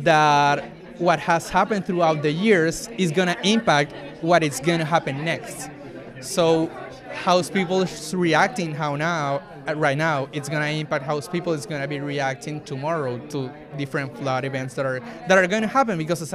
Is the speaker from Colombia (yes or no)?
yes; Colombia; So I'm from Colombia, so some of my experiences and my inspirations to work on this project comes from my home country